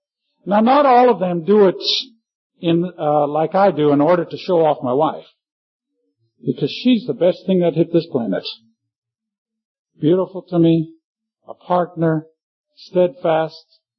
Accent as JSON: {"language": "English", "town": "Johannesburg", "region": "Gauteng", "country": "South Africa", "said": "I'm from South Africa, Johannesburg."}